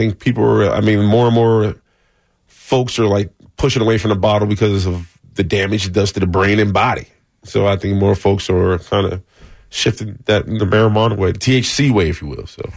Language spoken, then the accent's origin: English; Bronx, New York, United States; So I wanted to stay loyal to the soil and open up an establishment in my hometown, in the Bronx. It's only 5 minutes from where I grew up at.